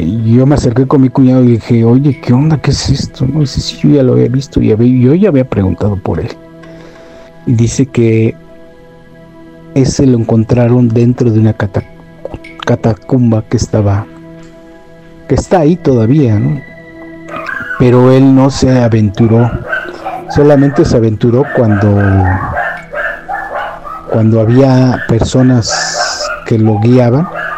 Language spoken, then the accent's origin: Spanish; Tlaxcala, Mexico; Soy de acá de Tlaxcala.